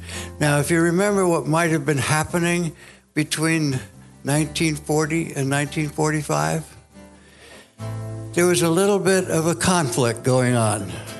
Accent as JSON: {"language": "English", "country": "India", "tie": "born or raised there", "first_language": "hi", "second_language": "English", "moved": "yes", "said": "the only home I knew was India. And I'm having trouble with my English because I couldn't speak English when I got here. I spoke a real hill country dialect of Hindi, which I don't remember at all, unfortunately."}